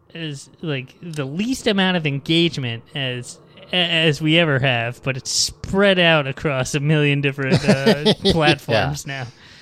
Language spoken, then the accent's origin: English; United States; But as an American here, there's, like... I don't know anybody here.